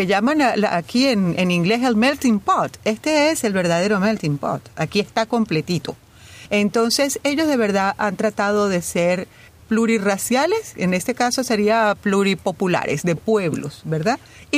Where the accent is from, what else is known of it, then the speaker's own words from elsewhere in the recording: Venezuela; Yo soy de la República de Venezuela.